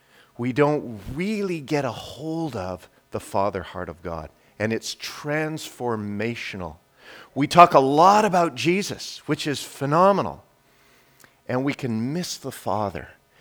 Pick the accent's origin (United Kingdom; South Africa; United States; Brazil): United Kingdom; Scotland; I know, I'm Scottish, but I love the Irish accent.